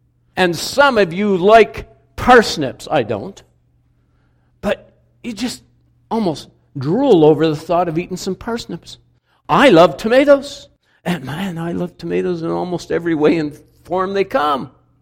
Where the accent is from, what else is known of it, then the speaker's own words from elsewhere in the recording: British Columbia, Canada; We used to have a lake when I grew up in British Columbia.